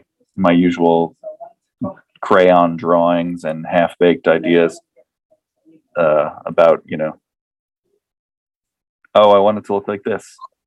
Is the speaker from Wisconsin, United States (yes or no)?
no; New Jersey, United States; I mean, I'm from New Jersey, so traffic. Come on.